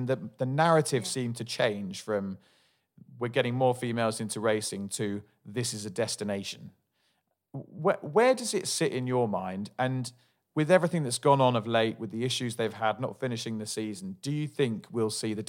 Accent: United States; just being an American, everyone's like, whoa, this is exotic.

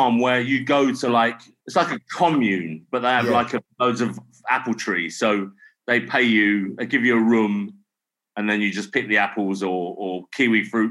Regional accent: Dagenham, London, United Kingdom; I'm from Essex. I'm from Dagenham.

